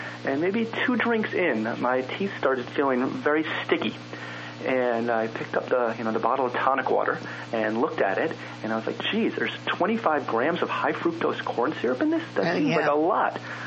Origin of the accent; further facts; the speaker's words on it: New York City, New York, United States; I'm from New York City, and as are a bunch of my friends.